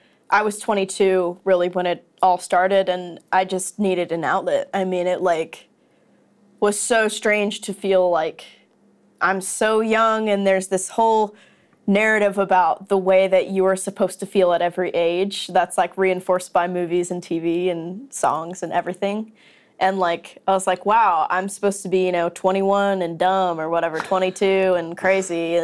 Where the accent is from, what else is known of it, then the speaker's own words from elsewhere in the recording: Morrison, Colorado, United States; I grew up in Morrison, which is right next to Red Rocks Amphitheater